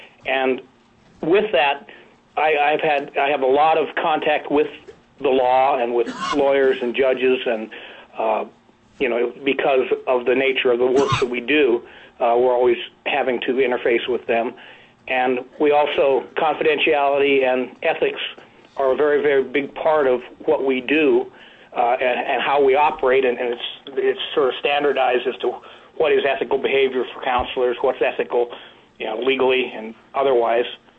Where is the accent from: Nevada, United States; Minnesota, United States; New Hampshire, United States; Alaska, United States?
Alaska, United States; Dillingham; Well, I was born and raised in Alaska. I was born in Clark's Point, Alaska, and was raised part of the time in the town of Dillingham